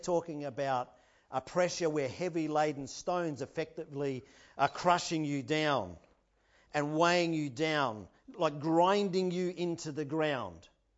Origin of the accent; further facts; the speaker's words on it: Australia; now in New Zealand; I'm still an Aussie boy at heart, but I love it.